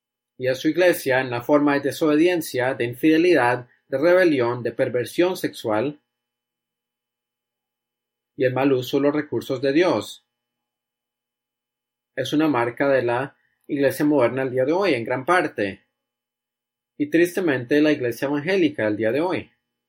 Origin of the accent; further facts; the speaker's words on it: United Kingdom; estaba hablando en el Reino Unido, de donde yo vengo